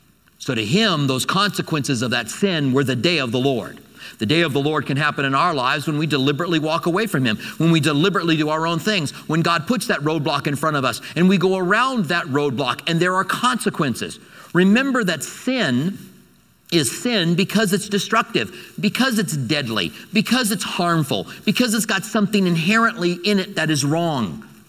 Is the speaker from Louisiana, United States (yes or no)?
no; Albuquerque, New Mexico, United States; Albuquerque was that way. I grew up in Albuquerque.